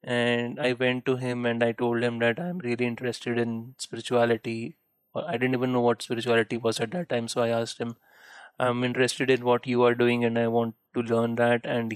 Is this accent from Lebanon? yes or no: no; India; So I come from India, from the country of gurus.